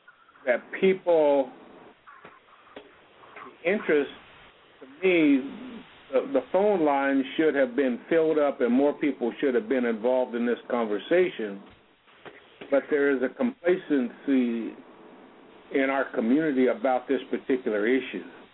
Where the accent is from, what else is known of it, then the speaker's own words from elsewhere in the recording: Ohio, United States; there was a culture even in my own community in growing up in Ohio of where there was almost an acceptance of this kind of behavior in our community.